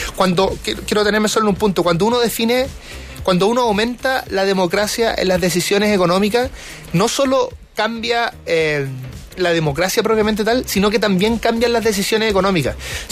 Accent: Chile; 120 mil millones de dólares que nos perdimos como chilenos.

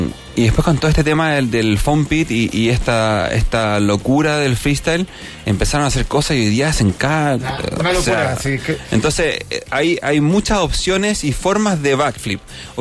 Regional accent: Chile; Siempre, pero si somos chilenos, con un poquito una colita al pueblo.

